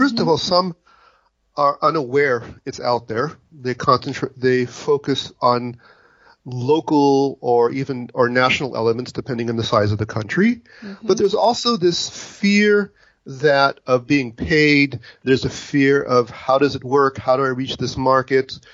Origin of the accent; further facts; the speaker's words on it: United States; also born or lived in France; now in Israel; My father's American. I grew up in the United States. My mother is French. I lived there for a short period of time. And I've lived 30 years in Israel.